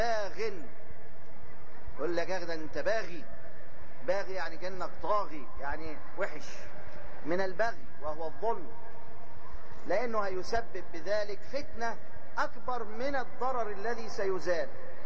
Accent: Upper Egypt, Egypt; يا ابني طب ما انا صعيدي برضه

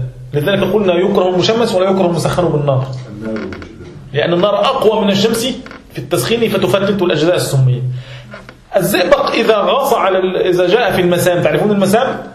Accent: Egypt; قديما عندنا في مصر كانوا يأتون بروث البهائم

